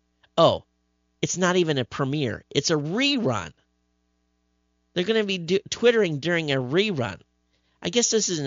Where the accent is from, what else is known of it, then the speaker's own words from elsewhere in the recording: Michigan, United States; Now, when I was growing up in Michigan, I lived in a community that was about 110, 115 miles away from where the Lions played.